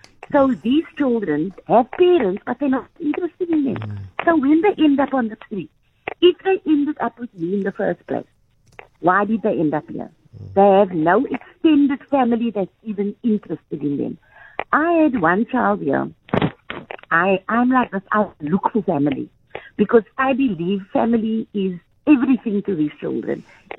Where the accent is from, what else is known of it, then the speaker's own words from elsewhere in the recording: Cape Town, Western Cape, South Africa; I grew up on the Cape Flats with 5 of us in 1 small bedroom.